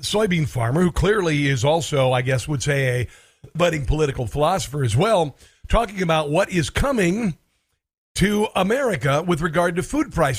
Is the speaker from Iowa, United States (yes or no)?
yes; Iowa, United States; I'm from Iowa. This is where I grew up.